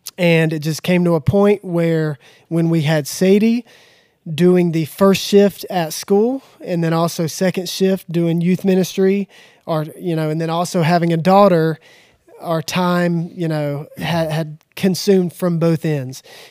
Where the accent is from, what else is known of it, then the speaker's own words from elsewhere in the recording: Asheboro, North Carolina, United States; So I grew up here in Asheboro and came through, to keep it short.